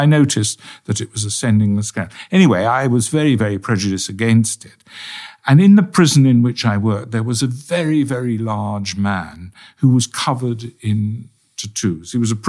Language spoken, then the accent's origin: English; Czechia; English is a second language; moved away; I came from Czechoslovakia